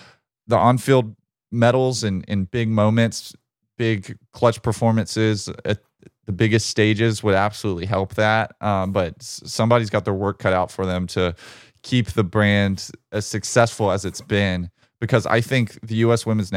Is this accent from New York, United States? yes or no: no; Birmingham, Alabama, United States; I saw that my hometown, Birmingham, Alabama, they announced their G League team